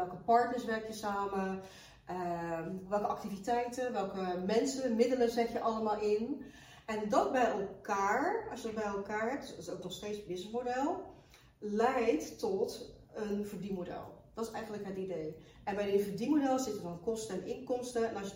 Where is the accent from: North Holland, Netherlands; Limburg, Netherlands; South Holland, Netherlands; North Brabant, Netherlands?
South Holland, Netherlands; Rotterdam; Ook al ben ik Rotterdamse